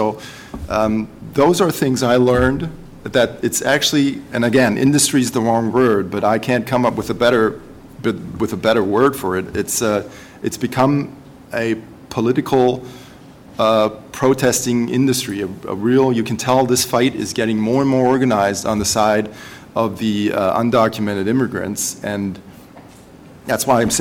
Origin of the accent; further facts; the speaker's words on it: Germany; although I'm half American, I was born and raised in Germany, so I have a German perspective on this.